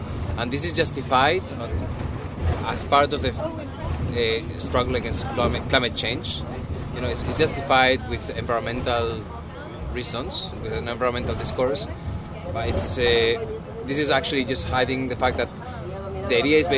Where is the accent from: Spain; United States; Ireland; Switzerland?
Spain; from Spain.